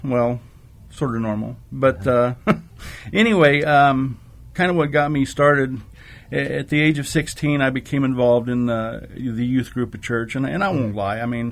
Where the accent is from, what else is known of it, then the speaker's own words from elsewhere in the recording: Colorado, United States; also born or lived in Maryville, Missouri; Not born and raised. Raised.